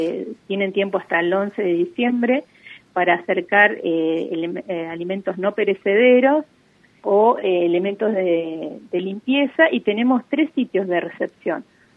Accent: Toay, La Pampa, Argentina; para los que somos de Toay y lo conocemos

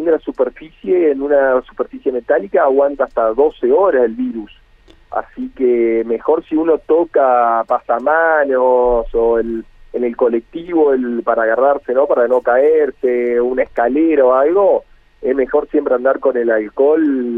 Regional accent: Argentina; Hay que ver cómo lo enfrentamos nosotros los argentinos.

